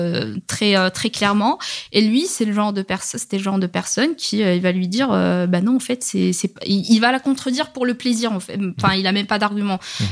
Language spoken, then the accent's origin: French; Rabat, Rabat-Salé-Kénitra, Morocco; j'ai grandi au Maroc, j'ai quand même grandi dans la capitale, j'ai fait une école, une mission française